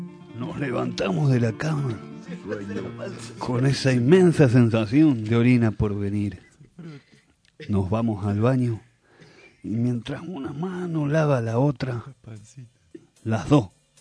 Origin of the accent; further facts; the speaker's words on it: Argentina; Somos argentinos que como cada mañana te damos inicio a las noticias